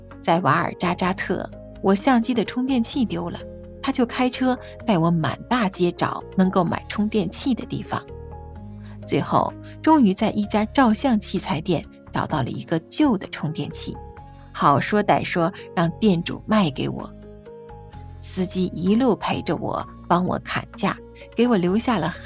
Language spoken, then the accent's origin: Chinese; China; 我们中国人常常自夸泱泱大国